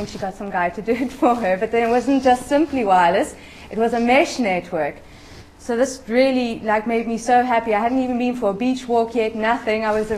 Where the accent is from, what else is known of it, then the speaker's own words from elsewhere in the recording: Cape Town, Western Cape, South Africa; moved away; I grew up in Cape Town and I left 18 years ago. And every now and then I come back to visit friends.